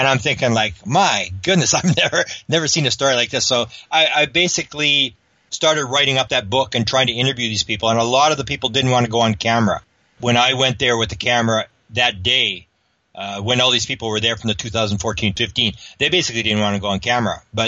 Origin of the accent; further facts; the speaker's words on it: Canada; I mean, I'm a Canadian.